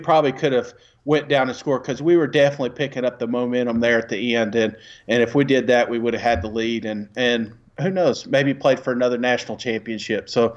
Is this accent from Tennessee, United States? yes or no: yes; Tennessee, United States; because obviously we're from Tennessee, so we're going to be a little bit probably – I don't know what you're going to pick, but I know mine's going to be a little bit Tennessee biased.